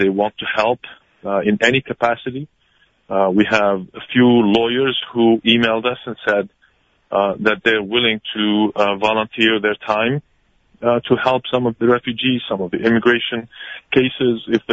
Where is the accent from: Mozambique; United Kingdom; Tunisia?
Tunisia; now in United States; I'm originally from Tunisia